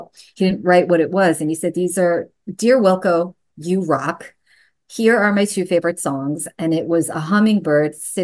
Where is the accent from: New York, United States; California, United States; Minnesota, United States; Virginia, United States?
New York, United States; New York City; also born or lived in Long Island; I grew up in New York City, and we had a tragic death in our family, and we had to move to Long Island like within a week.